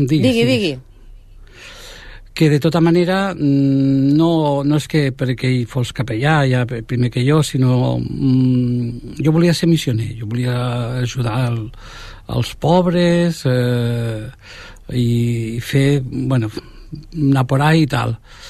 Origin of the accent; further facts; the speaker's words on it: Badalona, Catalonia, Spain; passar primer d'una ciutat, d'un ambient urbà, jo soc de Badalona